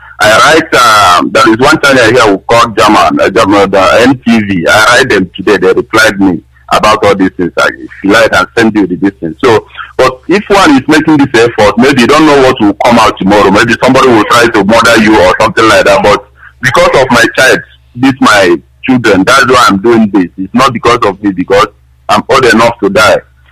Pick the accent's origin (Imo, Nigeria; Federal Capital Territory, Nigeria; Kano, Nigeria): Imo, Nigeria; I'm a Igbo guy. I came from Imo State, Idato.